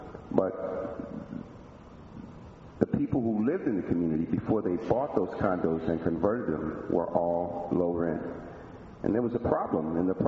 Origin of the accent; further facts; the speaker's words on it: Chicago, Illinois, United States; also born or lived in Mississippi; I live in Rogers Park. I'm originally from Mississippi, west side and south side of Chicago. Was born and raised on the west side of Chicago.